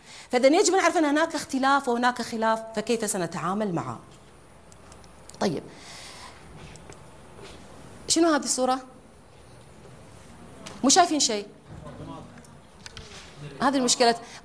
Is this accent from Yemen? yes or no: no; Kuwait; أنا كويتية لكن